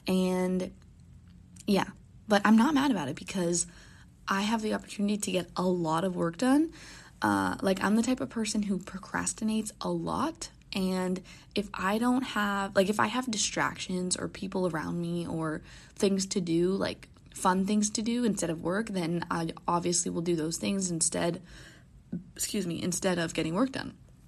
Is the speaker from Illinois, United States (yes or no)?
no; Florida, United States; you know that I'm from Florida, and Florida is obviously very hot.